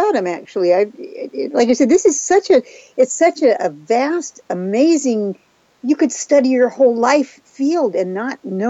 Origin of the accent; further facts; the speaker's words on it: Galveston, Texas, United States; born there; So I was born in Galveston, Texas, because that's where her home was.